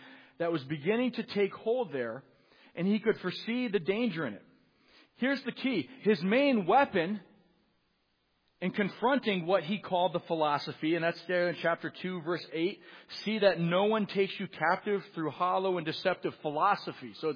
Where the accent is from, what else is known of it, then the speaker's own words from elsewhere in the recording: Massachusetts, United States; Growing up in Massachusetts, you're very aware of Mount Washington